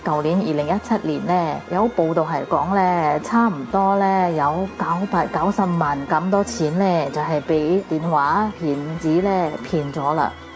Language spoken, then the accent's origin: Cantonese; Singapore; 各位哥哥姐姐大家好，我是新加坡的